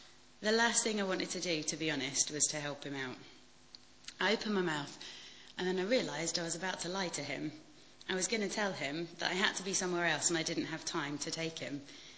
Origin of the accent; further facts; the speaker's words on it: Yorkshire and the Humber, United Kingdom; now in Bedford, United Kingdom; I'm 27. I live in Bedford, but I grew up in Yorkshire